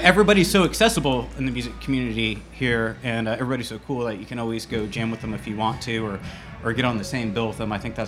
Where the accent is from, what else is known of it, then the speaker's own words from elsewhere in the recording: Indianapolis, Indiana, United States; now in Chattanooga, United States; I'm not a native as Ashley and Matt here are, and I'm a transplant from Indianapolis.